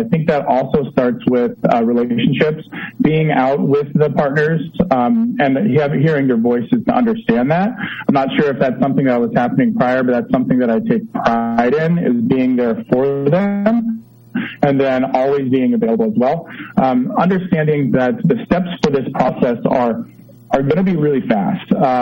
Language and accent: English; Valencia, California, United States; I grew up down in Valencia, so I was kind of northern LA County.